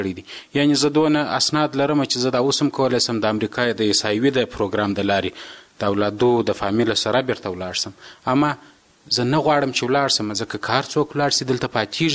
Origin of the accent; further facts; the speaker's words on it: Afghanistan; که زه چیرې وایم چې زه د افغانستان یم، یا د افغانستان د افغان په نوم یادیږم